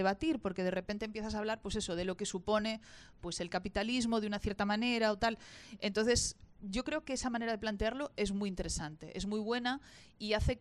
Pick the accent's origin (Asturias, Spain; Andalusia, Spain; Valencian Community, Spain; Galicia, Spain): Galicia, Spain; A Coruña; en la ciudad de Coruña, que es de la ciudad de donde yo vengo.